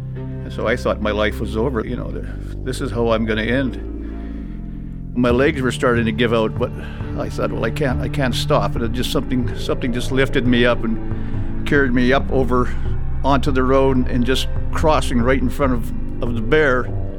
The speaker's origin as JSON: {"language": "English", "town": "Churchill", "region": "Manitoba", "country": "Canada", "tie": "born or raised there", "said": "As a kid growing up in Churchill, you know, our boogeyman, you know, our bad guy was always the polar bear."}